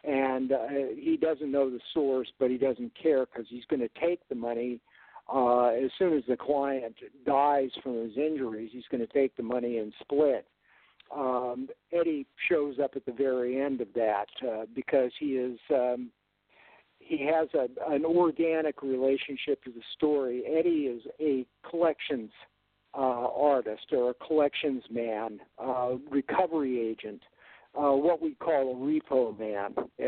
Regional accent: Colorado, United States; a formula that I first came upon when I was a teenager growing up in Colorado.

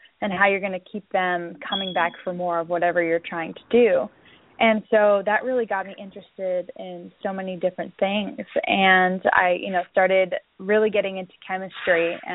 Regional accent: Miami, Florida, United States; So I'm actually from Miami, Florida. So I grew up by the beach, by the water.

